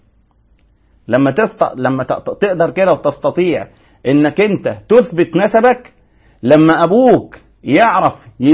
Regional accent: Egypt; حمودة ده اسم في مصر في منتهى الروعة، اسماء عائلات عندنا في مصر اسماء عائلات حمودة.

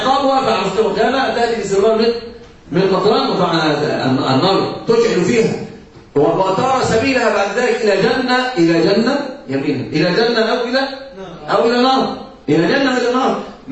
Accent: Egypt; لما عندنا في مصر المثل يقال كالهرة تأكل وتنكر

